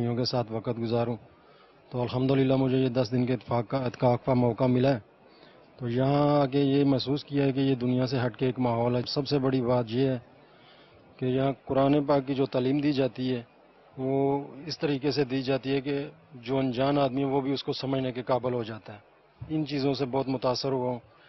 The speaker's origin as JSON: {"language": "Urdu", "town": "Sialkot", "region": "Punjab", "country": "Pakistan", "said": "میرا تعلق سیالکوٹ سے ہے."}